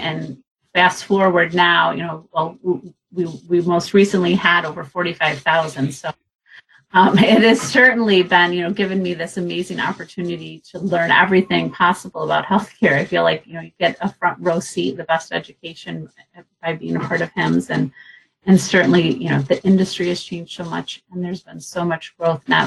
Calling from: Grosse Pointe, Michigan, United States; I am calling in from my home in Grosse Pointe, Michigan, which is right outside of Detroit.

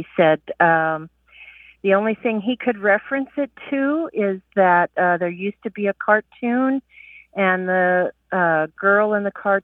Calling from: Santa Claus, Indiana, United States; I'm calling from Santa Claus, Indiana.

